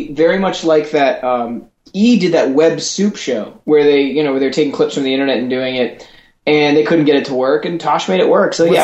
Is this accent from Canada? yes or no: yes; Toronto, Ontario, Canada; make fun of the Toronto white person, which is where I'm from. I was particularly harsh, but as being my hometown, I think I get away with it.